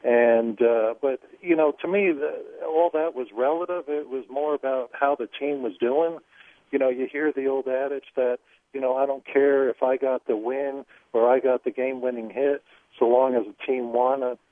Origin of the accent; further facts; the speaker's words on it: New Jersey, United States; But I grew up back in New Jersey despising the Dodgers, and then when the Giants drafted me, it was like a perfect match when we played each other.